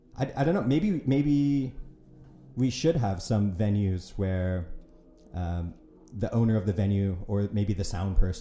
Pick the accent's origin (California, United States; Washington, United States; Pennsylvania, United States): Washington, United States; Seattle; now in Prague, Czechia; I came from Seattle, and Seattle is maybe known for a lot of grunge music